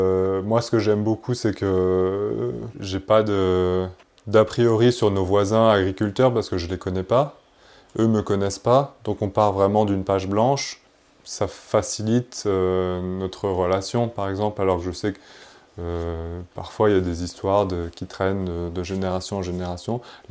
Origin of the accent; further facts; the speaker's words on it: Paris, Île-de-France, France; J'ai grandi à Paris, et à Paris, j'ai fait une école de commerce au début, j'ai travaillé à la Défense.